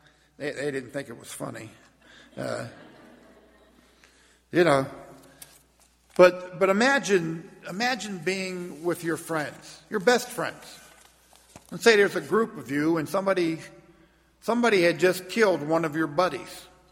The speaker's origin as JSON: {"language": "English", "town": "Port Vue", "region": "Pennsylvania", "country": "United States", "tie": "born or raised there", "said": "we grew up in Port Vue. My dad was a policeman there."}